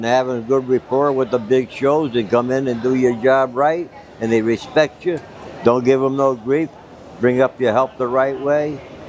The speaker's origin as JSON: {"language": "English", "town": "Middletown", "region": "Connecticut", "country": "United States", "said": "Well, when I was 16 years old, I was from Middletown, Connecticut, and I started with Coleman Brothers in the spring of the year"}